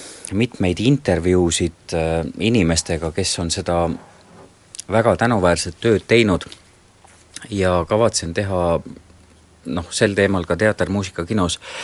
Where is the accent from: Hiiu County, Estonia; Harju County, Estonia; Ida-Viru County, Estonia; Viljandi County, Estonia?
Harju County, Estonia; Keila; kuna ma kasvasin Keilas, meil ei olnud sellist kooliteatri traditsiooni